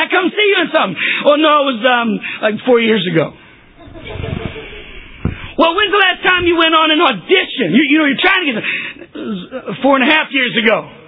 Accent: Texas, United States; now in New York City, United States; I grew up in Texas, but I moved to New York City to be an actor.

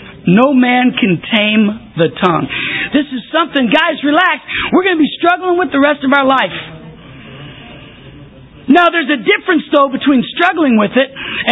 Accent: Chicago, Illinois, United States; I mean, we're from Chicago. We understand the fire analogy, don't we?

